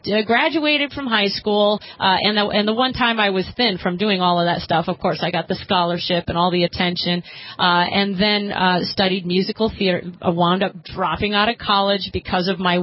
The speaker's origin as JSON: {"language": "English", "region": "Michigan", "country": "United States", "lives_now": "New York, United States", "said": "I came from Michigan, actually"}